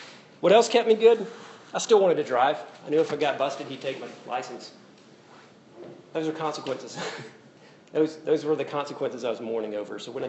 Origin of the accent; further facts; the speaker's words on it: Winnsboro, United States; I mean, I'm from Winsboro. It's a huge deal to go to a restaurant.